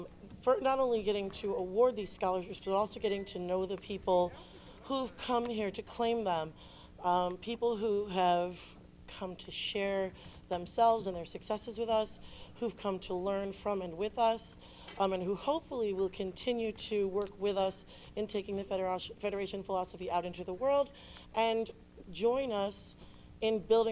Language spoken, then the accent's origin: English; Syracuse, New York, United States; I grew up in Syracuse, for those of you who may not know